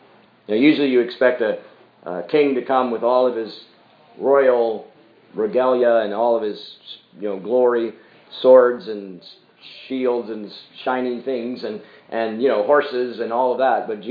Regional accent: Pennsylvania, United States; There's in my home state of Pennsylvania a bell called the Liberty Bell.

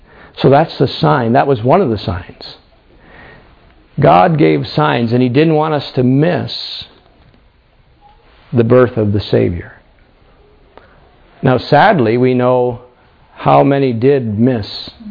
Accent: Pennsylvania, United States; And if you go to Pennsylvania, my home state, you know how here you have like a elk crossing sign

